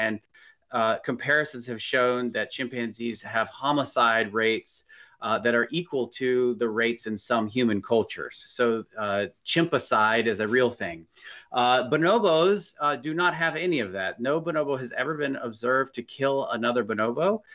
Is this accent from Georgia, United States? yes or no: yes; Atlanta, Georgia, United States; I grew up in Atlanta, Georgia, and I used to go hunting and as a kid